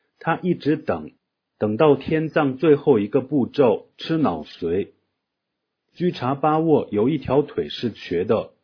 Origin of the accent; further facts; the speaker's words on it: Maixiu, Qinghai, China; 1276年八思巴接收西藏三区的时候，经过了我的家乡麦秀，创建了宗萨寺